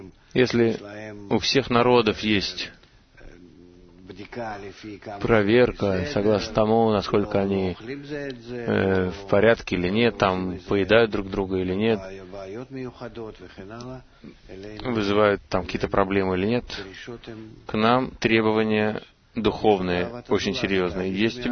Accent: Givat Shmuel, Central District, Israel; Я из Гивад Шмуэля.

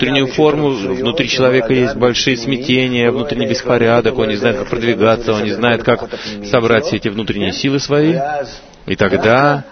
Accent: Russia; я из России.

